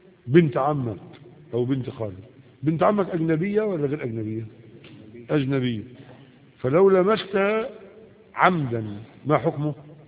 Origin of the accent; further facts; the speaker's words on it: Egypt; يعني مثلا عندنا في مصر هنا الناس